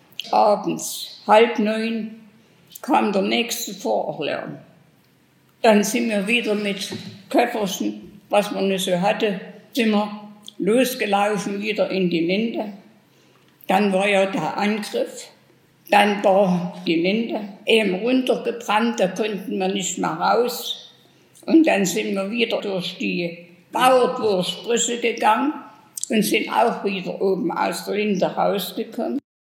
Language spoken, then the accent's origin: German; Chemnitz, Saxony, Germany; born there; Ich bin geboren in Chemnitz am 25.07.1930.